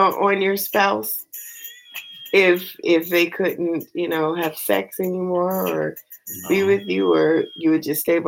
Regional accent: West Coast, United States; because I'm from the West Coast, are more adventurous.

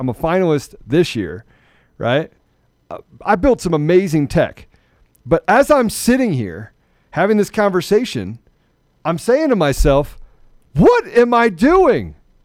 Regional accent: United States; even if we have different political views in a section, we're still American.

